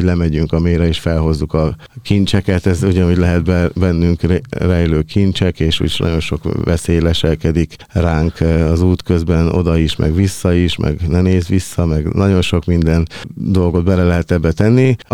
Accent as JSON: {"language": "Hungarian", "region": "Budapest", "country": "Hungary", "said": "Én budapesti vagyok, de sokat jártam Székelyföldön"}